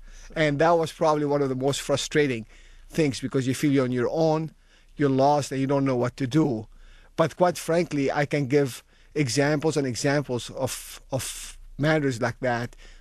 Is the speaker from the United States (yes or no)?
no; Tripoli, North Governorate, Lebanon; English is a second language; So I grew up in a relatively small city, second city in Lebanon called Tripoli, to a dad who's a dentist and mom who was a very hardworking housewife, and spent the first 16 or 17 years of my life in that city